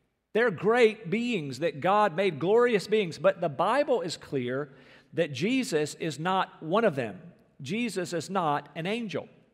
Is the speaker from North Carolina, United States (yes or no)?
yes; North Carolina, United States; So I mentioned yesterday I had barbecue in North Carolina. I was back in my hometown and driving around